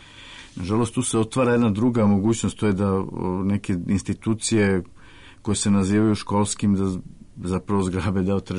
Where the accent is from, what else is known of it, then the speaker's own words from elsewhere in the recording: Smederevo, Podunavlje District, Serbia; U mom rodnom gradu Smederevu